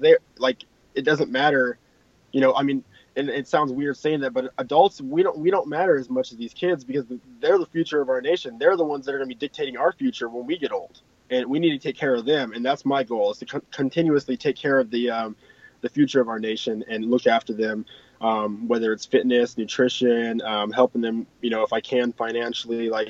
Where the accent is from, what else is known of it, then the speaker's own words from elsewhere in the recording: Alaska, United States; See, Alaska is my home state, and you know, a lot of people claim that they support Alaska, but no one does what I do.